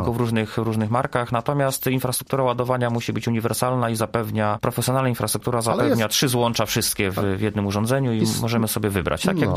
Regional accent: Sieradz, Łódź Voivodeship, Poland; now in Zielona Góra, Poland; ja nie jestem rodowitym zielonogórzaninem. Ja jestem, pochodzę z innego miasta, tutaj przyjechałem na studia, pochodzę z Sieradza. Tutaj przyjechałem na studia

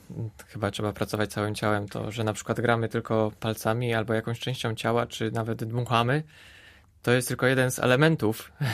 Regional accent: Kożuchów, Lubusz Voivodeship, Poland; tam gdzie się wychowałem w Kożuchowie

